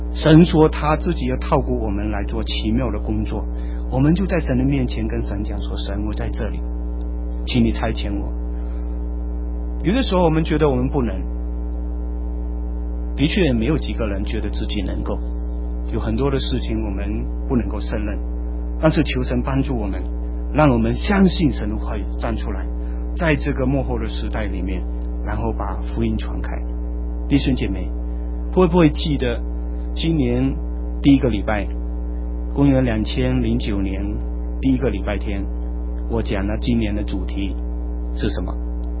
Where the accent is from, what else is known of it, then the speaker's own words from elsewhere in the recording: Fuzhou, Fujian, China; 那可能是我们福州人。为什么我们福州人世界到处去做什么？